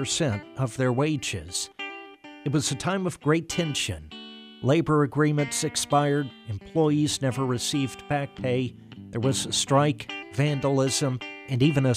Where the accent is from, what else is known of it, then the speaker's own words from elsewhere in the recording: North Little Rock, Arkansas, United States; I, like a lot of kids growing up, loved trains. I grew up in North Little Rock. That's a big railroad city.